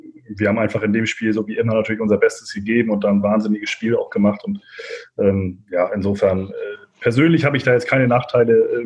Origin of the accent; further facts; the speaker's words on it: Preetz, Schleswig-Holstein, Germany; born there; Und dann wurde ich in Preetz geboren.